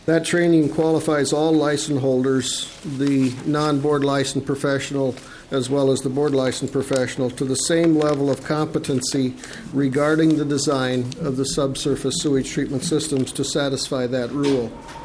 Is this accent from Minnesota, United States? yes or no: yes; Willmar, Minnesota, United States; I come from Wilmer, Minnesota.